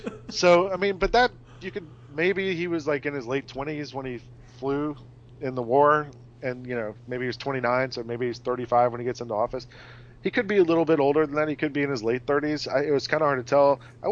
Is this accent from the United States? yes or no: yes; Atlanta, Georgia, United States; Maybe so. I'm from Atlanta. I'm used to Coke being around all the time.